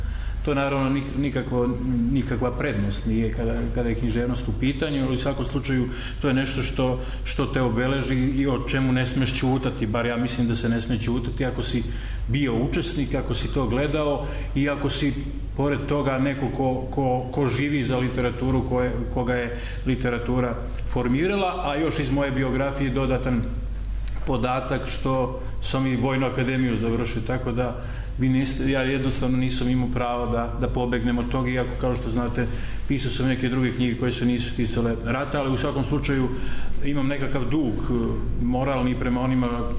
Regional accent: Croatia; born there; da sam rođen u Hrvatskoj, u vojnoj krajini

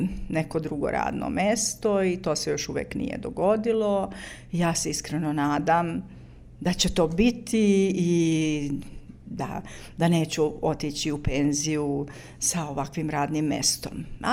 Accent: Prijepolje, Šumadija and Western Serbia, Serbia; Rođena sam u Prijepolju, odnosno u jednom selu kod Prijepolja koje se zove Brančići. Odrasla sam u porodici sa ocem, majkom i bakom i dva brata.

